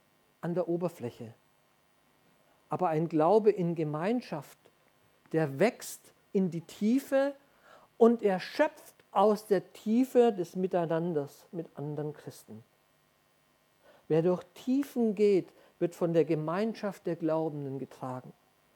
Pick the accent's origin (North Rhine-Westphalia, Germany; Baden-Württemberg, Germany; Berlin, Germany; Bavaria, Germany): Bavaria, Germany; ich bin ja ein Franke. Stefan weiß, von was ich spreche. Wir Franken, wir freuen uns ja gerne mal nach innen.